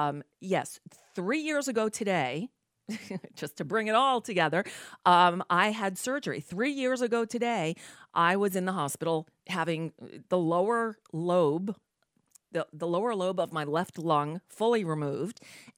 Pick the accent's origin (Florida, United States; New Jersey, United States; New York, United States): Florida, United States; Yeah, I grew up here in South Florida.